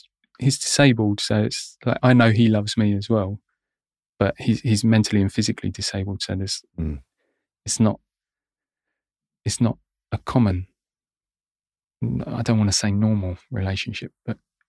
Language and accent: English; Bexleyheath, London, United Kingdom; I was born in Greenwich in South London, and I grew up in the sort of North Kent, South London areas, Bexley Heath and Welling, Plumstead and places like that. I grew up in a relatively affluent household, so quite a stable home.